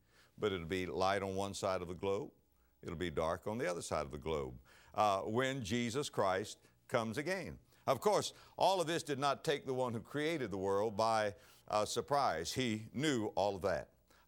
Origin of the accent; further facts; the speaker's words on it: West Palm Beach, Florida, United States; Now, I'm from West Palm Beach, Florida.